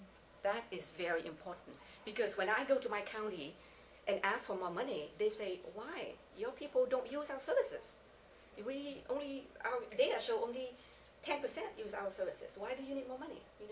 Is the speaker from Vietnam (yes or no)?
yes; Vietnam; I was raised in Vietnam. I raised my kids the way I was raised, which is like weeds.